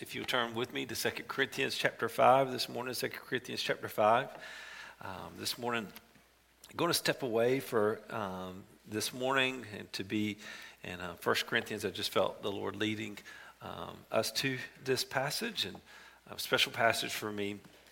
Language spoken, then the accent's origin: English; Monroe, North Carolina, United States; But I grew up in Monroe, North Carolina, right outside of Unionville area. And we actually, across the house that we grew up in, across the street basically from our house, was a chicken farm.